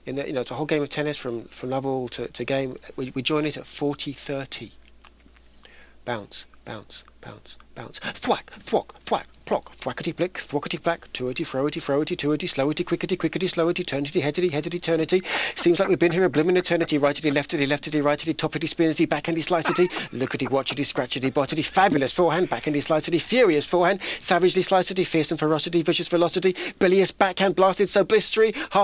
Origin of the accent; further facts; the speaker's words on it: England, United Kingdom; I feel increasingly British, actually. I'm actually English, and of course, the English are British.